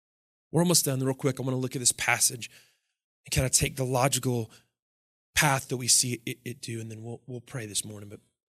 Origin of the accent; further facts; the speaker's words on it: Lubbock, Texas, United States; I grew up in Lubbock, Texas, and there's a famous song that said